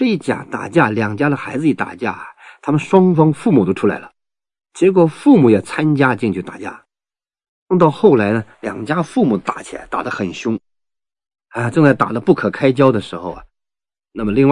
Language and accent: Chinese; Northeast China, China; 我记得我在我老家，我们在东北老家呀，我们家乡里面